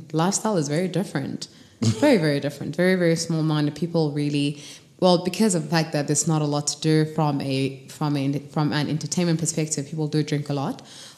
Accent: Kimberley, Northern Cape, South Africa; I come from Khayelitsha.

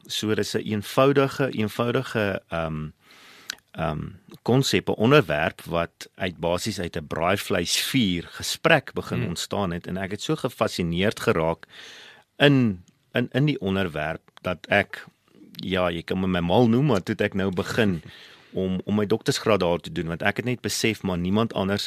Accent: Bloemfontein, Free State, South Africa; moved away as an adult; now in Johannesburg, South Africa; so ek is toe van Bloemfontein af, is ek toe in Johannesburg toe 15 jaar terug, Johannesburg toe gekom

